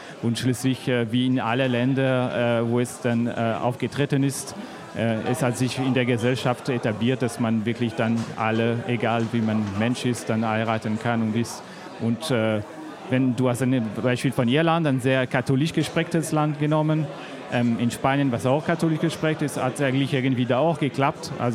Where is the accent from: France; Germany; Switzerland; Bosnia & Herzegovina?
France; German is a second language; Wobei, wenn ich als Franzose Frankreich und Deutschland vergleiche, ist in Deutschland viel einfacher durchgegangen.